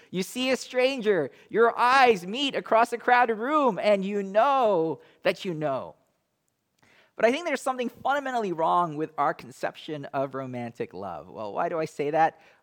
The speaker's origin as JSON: {"language": "English", "country": "Hong Kong", "tie": "born or raised there", "accent": "British", "said": "I'll try to bring back the British accent that I learned growing up in Hong Kong."}